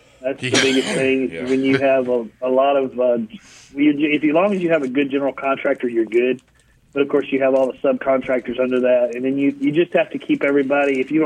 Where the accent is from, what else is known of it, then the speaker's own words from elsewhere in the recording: Op, Alabama, United States; The town, this of course is my hometown, Op, Alabama.